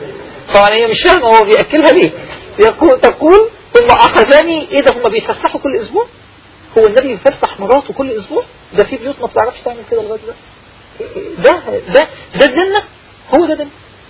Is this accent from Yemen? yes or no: no; Upper Egypt, Egypt; زي التحطيب عندنا في الصعيد في مصر